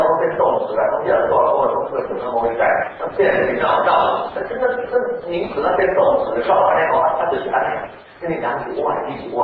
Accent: Taiwan; 可是这我们来讲，我们台湾人来讲，我们跟羊的关系其实没有那么密切

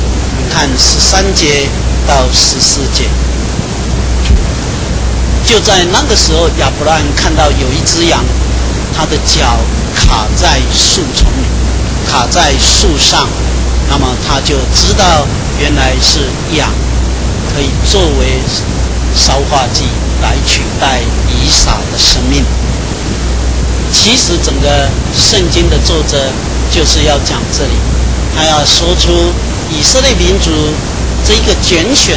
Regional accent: Taiwan; 所以我们台湾人也是这样，长子是重要，长子不可以离开父母的家。

